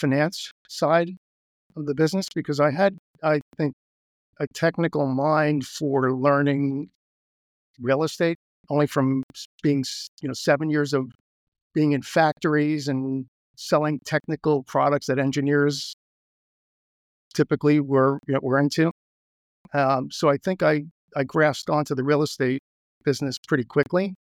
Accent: Queens, New York, United States; also born or lived in East Brunswick, United States; Well, I originally grew up in New York, but we moved to New Jersey in 1965 from Queens.

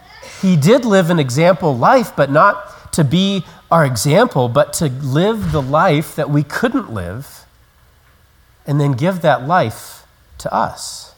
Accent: Colorado, United States; I grew up in Colorado and we lived in an area where we would get lots of snow.

